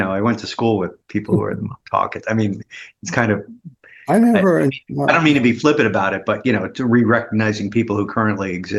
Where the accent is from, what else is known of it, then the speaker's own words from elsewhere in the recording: New York, United States; Whenever they had press conferences and rallies, I was the guy from Long Island saying, we need this.